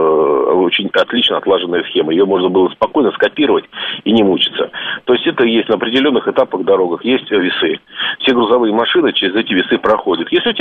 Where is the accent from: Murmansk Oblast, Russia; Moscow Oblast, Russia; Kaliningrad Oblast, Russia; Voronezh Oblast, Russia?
Moscow Oblast, Russia; В небольших городках, я из Подмосковья